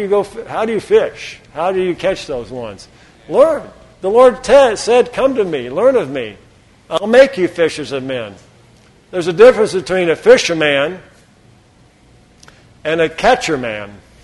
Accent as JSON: {"language": "English", "town": "Austin", "region": "Texas", "country": "United States", "said": "Here, I'm from Austin, some of you from Chicago, some from Ohio, and we're in a fellowship, right?"}